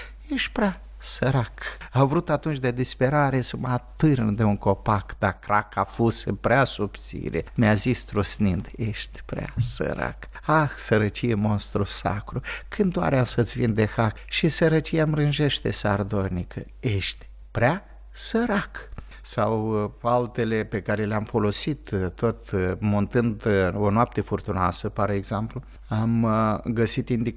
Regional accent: Moldova; eram un grup din Basarabia

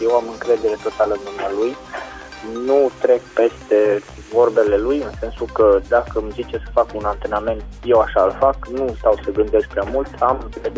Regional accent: Caransebeș, Caraș-Severin, Romania; sunt din Caransebeș

